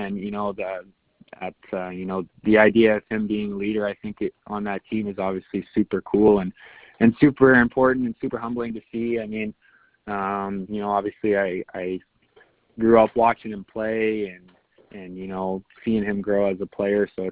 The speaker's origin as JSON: {"language": "English", "town": "Peace River", "region": "Alberta", "country": "Canada", "tie": "born or raised there", "said": "I know I grew up playing baseball in Peace River as well."}